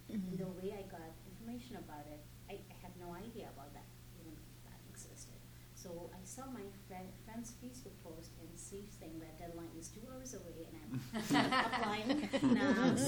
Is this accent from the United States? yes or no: no; Nepal; I am third year PhD student at Purdue University. I am originally from Nepal